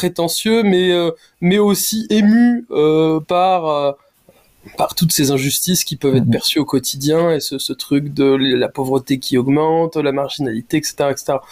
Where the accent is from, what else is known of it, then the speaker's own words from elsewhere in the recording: Paris, Île-de-France, France; born there; je suis enfant de deux immigrés venus de Tunisie, je suis né à Paris, j'ai grandi dans des conditions plutôt correctes